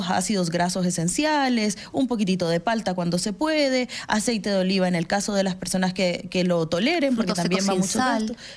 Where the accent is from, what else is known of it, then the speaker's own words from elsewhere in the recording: Colombia; Yo soy de Colombia.